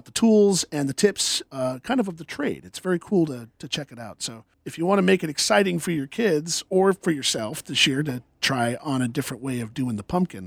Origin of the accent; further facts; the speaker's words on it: Turners Falls, Massachusetts, United States; I grew up in Turner's, and when I was a kid, we didn't have all these kind of events